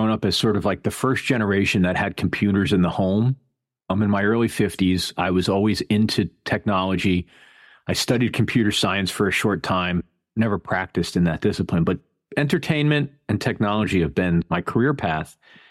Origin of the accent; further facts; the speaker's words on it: New Haven, Connecticut, United States; also born or lived in New York; now in Seattle, United States; I was raised outside of New Haven, Connecticut. And then I moved to New York in the mid-90s and was there for about 20 years. Now I'm just outside of Seattle.